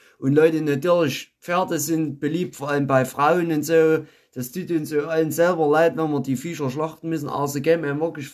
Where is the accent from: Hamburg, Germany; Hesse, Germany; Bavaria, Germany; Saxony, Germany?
Saxony, Germany; Zittau; also ich bin persönlich ja noch ein bisschen weiter östlich Oberlausitzer Gebirge, weißt du hier, ne? Da komme ich daher aus Zittau.